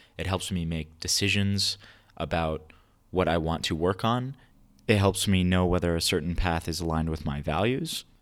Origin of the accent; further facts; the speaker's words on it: Orlando, Florida, United States; I grew up in poverty in Orlando